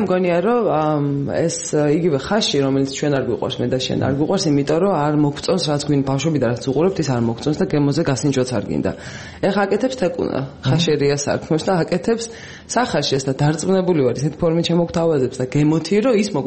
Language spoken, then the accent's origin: Georgian; Imereti, Georgia; იმერელი ვარ